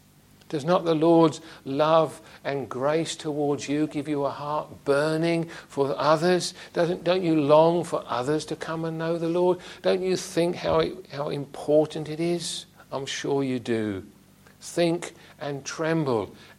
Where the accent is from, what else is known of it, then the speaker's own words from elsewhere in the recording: England, United Kingdom; we're English